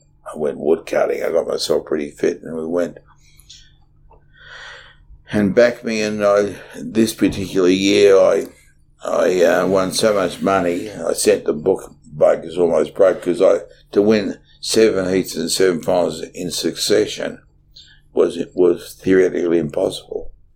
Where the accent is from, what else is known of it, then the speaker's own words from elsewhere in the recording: Australia; It was rather, I was seen as chunky Australian that got pole in the Jaguar, which really shocked the racing fraternity, right?